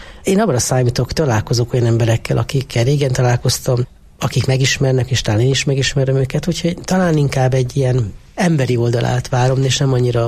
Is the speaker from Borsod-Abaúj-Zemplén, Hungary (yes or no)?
yes; Alsózsolca, Borsod-Abaúj-Zemplén, Hungary; born there; Szülővárosomban, nem tudom, hogy először vagy másodszor, mert amikor az első kiállításom volt, akkor lehet, hogy még Zsolca falu volt